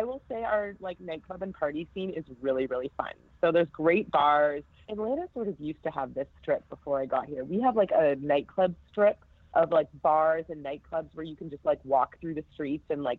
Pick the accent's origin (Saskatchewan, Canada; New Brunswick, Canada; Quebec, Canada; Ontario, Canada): Ontario, Canada; Toronto; born or raised there